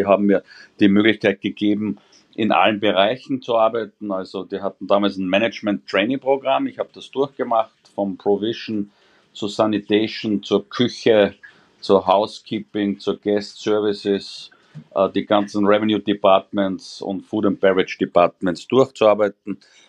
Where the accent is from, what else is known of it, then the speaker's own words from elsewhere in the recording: Austria; ich bin ja Österreicher, ich bin geboren in Österreich und aufgewachsen